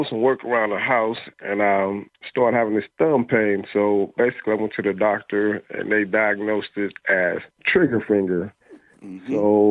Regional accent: Los Angeles, California, United States; Grew up here in Los Angeles, and my father worked for the county like for 40 years and then retired.

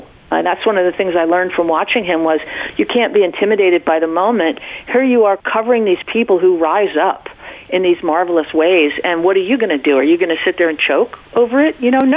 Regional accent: New York City, New York, United States; I was raised in New York City. I was a private school kid from New York City who ended up, you know, out in California.

